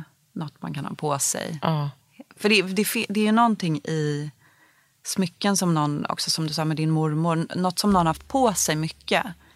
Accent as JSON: {"language": "Swedish", "town": "Bromma", "region": "Stockholm County", "country": "Sweden", "tie": "born or raised there", "said": "Och jag växte upp i Bromma"}